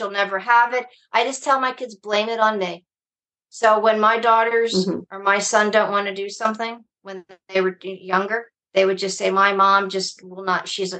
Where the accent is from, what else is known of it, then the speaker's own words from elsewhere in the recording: United States; So I grew up in the American Jewish Ashkenazi community.